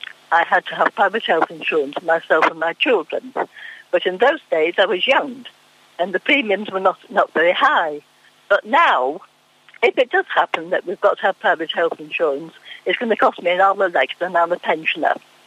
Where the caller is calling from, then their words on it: Valencian Community, Spain; I'm calling from the Costa Blanca.